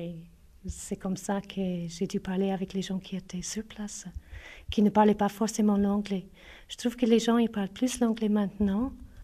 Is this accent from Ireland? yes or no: yes; Ireland; now in La Chaux-de-Fonds, Switzerland; je viens d'Irlande et ça fait 29 ans la première fois que je suis venue en Suisse. J'ai deux enfants, j'habite à La Chaux-de-Fonds maintenant, mais j'ai habité au Brenet, au Locle, au Prévost.